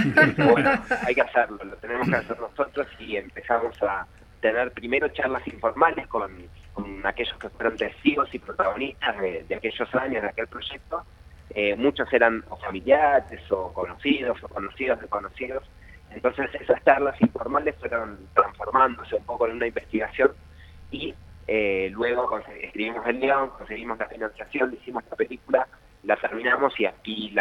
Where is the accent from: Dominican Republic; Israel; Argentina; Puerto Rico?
Argentina; Viedma, Río Negro; now in Buenos Aires, Argentina; Sí, yo soy de Viedma, vivo hace muchos años en Buenos Aires